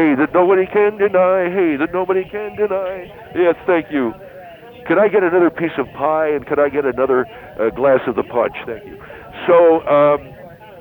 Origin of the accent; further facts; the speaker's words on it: Needles, California, United States; born there; I was born in Needles, California, on the California side.